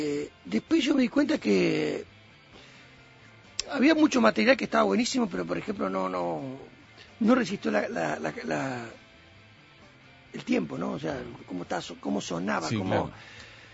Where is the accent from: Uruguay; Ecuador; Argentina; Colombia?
Uruguay; Montevideo; mi barra, yo soy de Positos